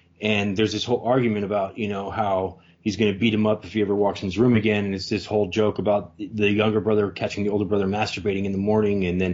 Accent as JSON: {"language": "English", "town": "Concord", "region": "California", "country": "United States", "tie": "born or raised there", "said": "that's Napa's, you know, several hours away from where I grew up in Concord in the Bay Area."}